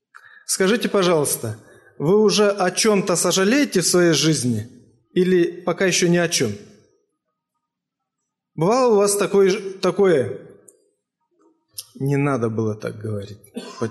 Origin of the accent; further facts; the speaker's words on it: Moldova; Я из Молдавии, юг Молдавии, церковь Бежгиоз.